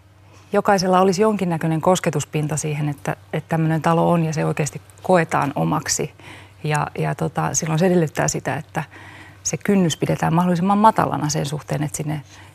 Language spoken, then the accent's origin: Finnish; Järvenpää, Uusimaa, Finland; isä on intialainen ja tosiaan äiti suomalainen. Synnyin Järvenpäässä ja siellä elin ensimmäiset 19 vai 20 vuotta